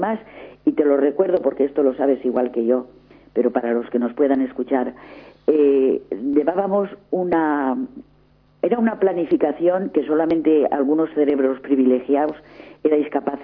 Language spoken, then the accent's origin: Spanish; Valencia, Valencian Community, Spain; será porque soy de Valencia, en esos trajes de valenciana con muchos colores, con muchos matices.